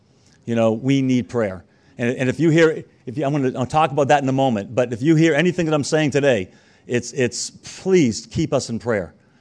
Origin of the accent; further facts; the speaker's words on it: Newton, Massachusetts, United States; I grew up in Newton, Massachusetts, in a very secular environment.